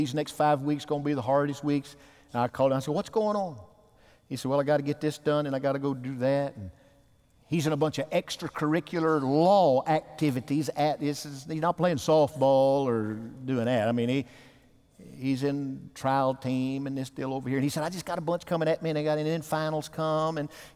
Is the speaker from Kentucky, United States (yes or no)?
no; Alabama, United States; He said, where are you from? You talk funny. I said, I'm from Alabama.